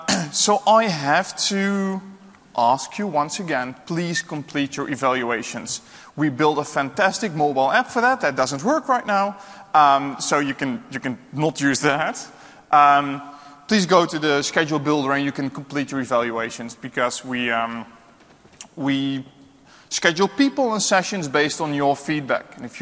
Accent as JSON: {"language": "English", "country": "Netherlands", "second_language": "English", "said": "I'm from the Netherlands. I live in Houten, which is close to Utrecht, the middle of the Netherlands."}